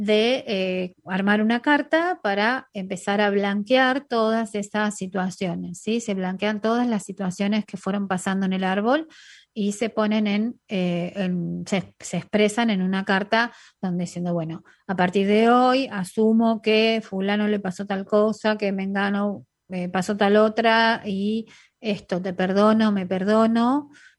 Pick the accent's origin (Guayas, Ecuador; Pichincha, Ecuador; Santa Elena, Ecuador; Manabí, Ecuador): Pichincha, Ecuador; Quito; Buenas noches, soy de Quito, Ecuador